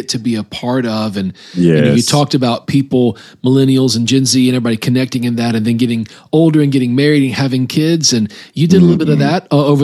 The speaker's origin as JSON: {"language": "English", "region": "Alabama", "country": "United States", "said": "I'm from Alabama, so you know I don't have to have great English."}